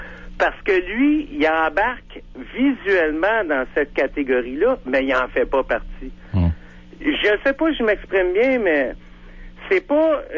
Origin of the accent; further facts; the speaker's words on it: Quebec, Canada; moi, je suis Québécois, mais j'ai été adopté à l'âge de 6 mois. Je suis d'origine d'Afrique du Nord